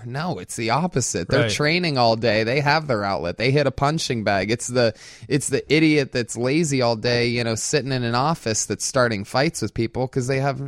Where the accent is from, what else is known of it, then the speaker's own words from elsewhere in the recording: Youngstown, Ohio, United States; But there's not a doubt in my mind that growing up in Youngstown and, you know, just being scared and it being dangerous and tough walks to and from school.